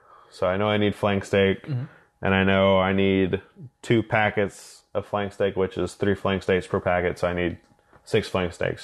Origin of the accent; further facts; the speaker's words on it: Kansas, United States; I usually say I'm from Kansas because that's where he retired.